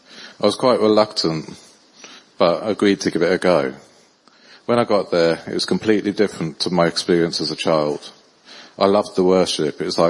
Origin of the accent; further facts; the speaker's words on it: Houghton Regis, East of England, United Kingdom; I spent most of my life living in and around Luton. I grew up in Helton Regis with my family.